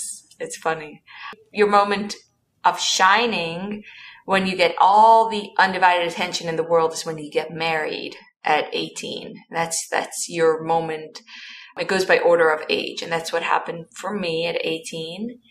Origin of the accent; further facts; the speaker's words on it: Kiryas Joel, New York, United States; I grew up in a very insular community.